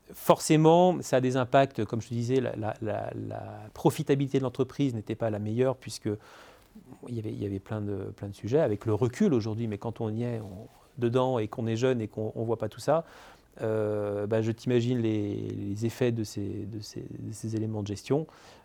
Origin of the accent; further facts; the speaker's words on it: Lyon, Auvergne-Rhône-Alpes, France; puisque je suis lyonnais à l'origine